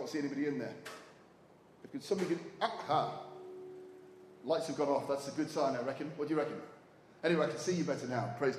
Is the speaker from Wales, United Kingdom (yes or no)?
yes; Wales, United Kingdom; And I'm an Englishman, or Welshman actually, and he's Australian.